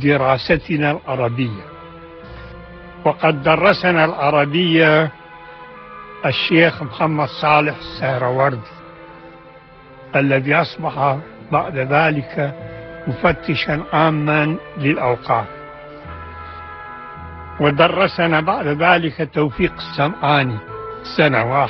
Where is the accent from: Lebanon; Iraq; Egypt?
Iraq; Baghdad, Baghdad Governorate; born there; ولدت في بغداد في 19 أيلول سنة 1911، فأنا الآن أستطيع أن أقول أنني في حوالي 90 من عمري.